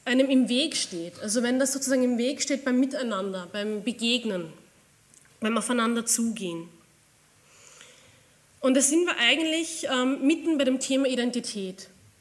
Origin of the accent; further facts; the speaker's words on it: Amstetten, Lower Austria, Austria; Also ich bin geboren in Amstetten und habe sehr lange Zeit in Amstetten verbracht.